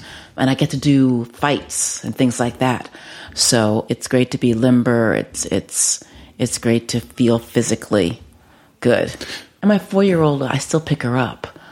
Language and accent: English; Bronx, New York, United States; I'm from the Bronx, yes.